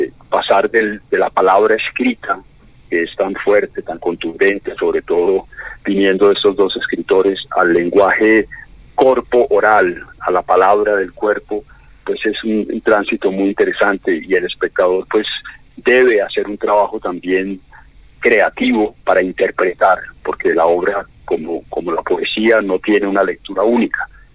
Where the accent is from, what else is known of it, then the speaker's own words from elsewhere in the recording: Colombia; así somos los colombianos, así nacimos